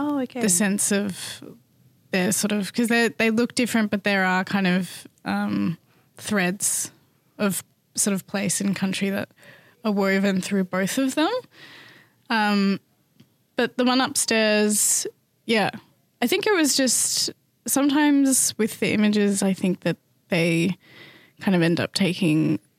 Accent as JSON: {"language": "English", "region": "Victoria", "country": "Australia", "tie": "born or raised there", "said": "my family's been kind of dislocated from country for three generations. So I grew up on Wadawurrung country, but, you know, my ancestral place is Pitta Pitta, which is like 3 hours south of Mount Isa."}